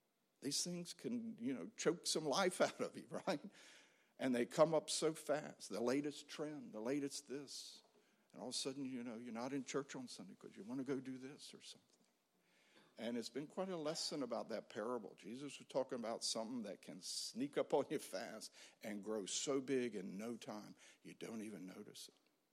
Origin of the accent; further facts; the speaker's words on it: North Carolina, United States; I come from the Outer Banks of North Carolina, on the coast of North Carolina, where I love the seasons